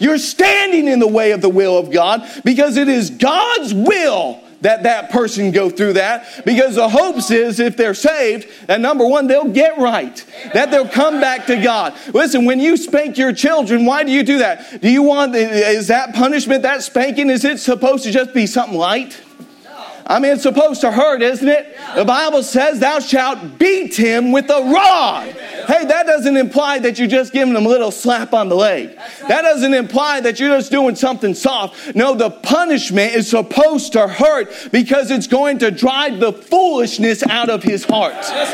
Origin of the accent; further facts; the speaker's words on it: the South, United States; hey, I'm from the South. I'm supposed to be unlearned and uneducated, right?